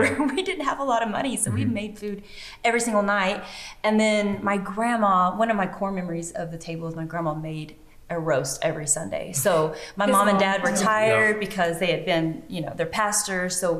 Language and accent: English; Alabama, United States; And I am from